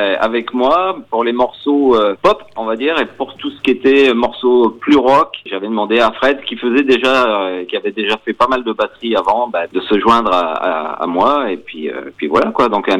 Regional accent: Saint-Dizier, Grand Est, France; also born or lived in Vosges / Reims; moi, je suis Vosgien de base, d'origine. J'ai immigré après à Saint-Dizier jusqu'à, voilà, 18 ans. Et puis après, Reims.

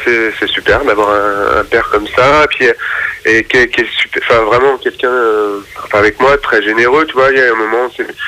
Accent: Paris, Île-de-France, France; born there; Ouais, je suis né à Paris, mais bon, voilà, j'avais mes grands-parents qui étaient à côté de Caen, à Bayeux.

